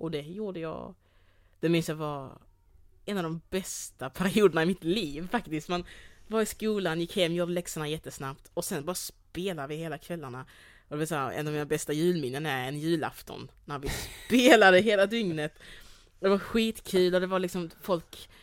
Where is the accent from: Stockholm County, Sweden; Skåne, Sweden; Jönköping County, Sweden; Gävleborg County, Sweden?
Skåne, Sweden; Degeberga; Så växte jag upp i Degeberga.